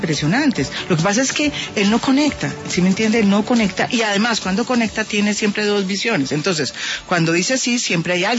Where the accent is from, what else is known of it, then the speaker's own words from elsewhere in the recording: Colombia; como colombiana